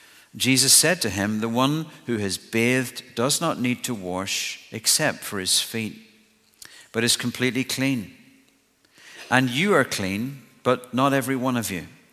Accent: Lisburn, Northern Ireland, United Kingdom; I grew up in Lisburn, as some of you know. I actually was part of Campaigners here when it started.

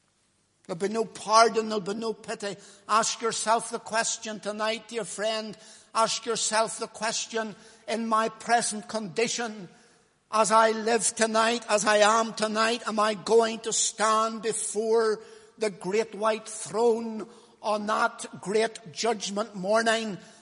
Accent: Lisburn, Northern Ireland, United Kingdom; because he knew I was from Lisburn

